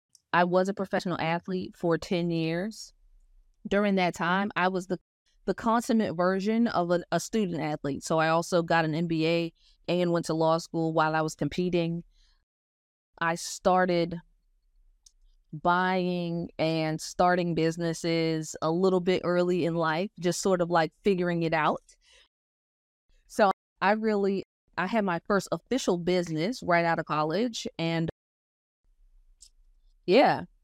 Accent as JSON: {"language": "English", "town": "Hampton", "region": "Virginia", "country": "United States", "tie": "born or raised there", "also_born_or_lived": "Dominican Republic", "lives_now": "Miami, United States", "said": "I am born and raised in Hampton, Virginia. I've lived in Miami for 16 years and also between Miami and Dominican Republic in that time period."}